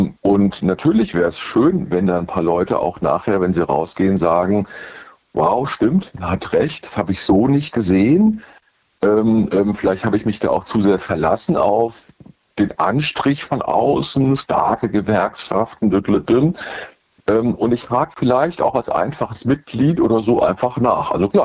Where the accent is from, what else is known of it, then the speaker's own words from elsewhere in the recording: Frankfurt, Hesse, Germany; ich komme aus Frankfurt